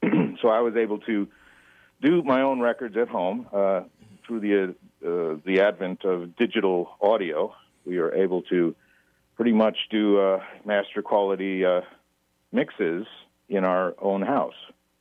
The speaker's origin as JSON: {"language": "English", "town": "Buffalo", "region": "New York", "country": "United States", "said": "I'm from Buffalo, New York, and that's where the band got started back in the mid-70s."}